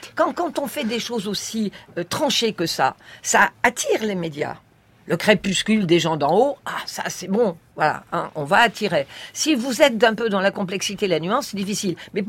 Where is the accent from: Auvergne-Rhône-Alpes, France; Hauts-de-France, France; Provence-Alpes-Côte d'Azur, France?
Hauts-de-France, France; je suis originaire du Nord et que j'ai beaucoup travaillé sur des classes ouvrières et populaires, sur un sous-prolétariat français